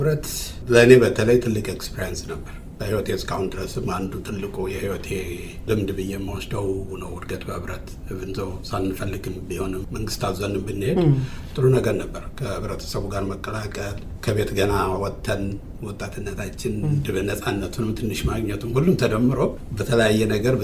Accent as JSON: {"language": "Amharic", "town": "Dessie", "region": "Amhara", "country": "Ethiopia", "tie": "born or raised there", "said": "ደሴ ነው ተወልጄ ያደግኩት።"}